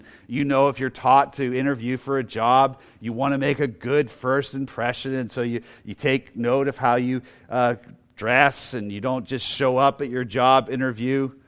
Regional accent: Loudoun, Virginia, United States; I used to joke that it was a little bit like me telling people I'm from Loudoun.

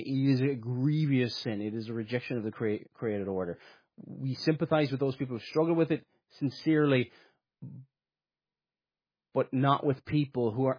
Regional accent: Cork, Munster, Ireland; accent: Cork; I think my Cork accent comes out sometimes here.

